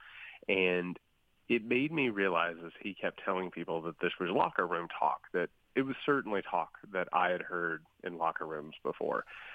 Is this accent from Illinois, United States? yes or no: no; Indiana, United States; So I'm originally from Indiana, and I come from southern Indiana in a really, really small rural town. I come from a very poor blue-collar family.